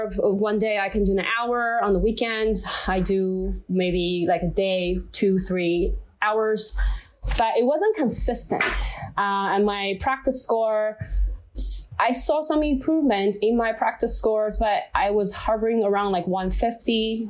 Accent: China; English is a second language; moved away as an adult; now in United States; So because in China, I'm from China. We just didn't really speak English at all.

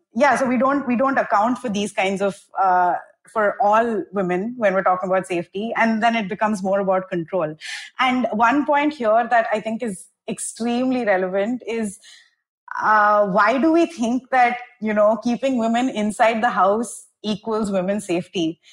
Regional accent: Chennai, Tamil Nadu, India; now in Delhi, India; When I am from Chennai, I moved to Delhi for work a few years ago, and my relatives were, beside themselves because Delhi obviously has a reputation for being highly unsafe.

